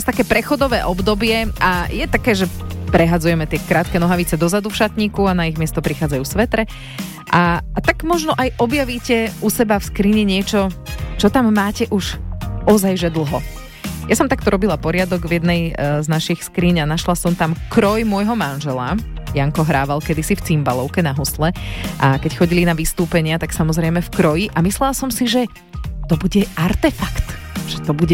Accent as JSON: {"language": "Slovak", "town": "Žarnovica", "region": "Banská Bystrica Region", "country": "Slovakia", "said": "lebo Ostrý Grúň je pri Žarnovici, odkiaľ pochádzam."}